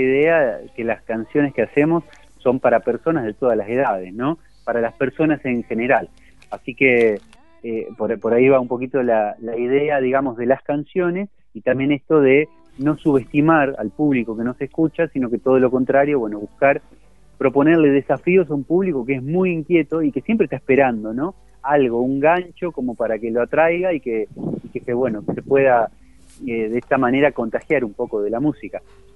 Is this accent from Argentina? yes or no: yes; Santa Fe, Argentina; queda lejos de donde vivimos nosotros, que somos de Santa Fe, que seguimos viviendo en Santa Fe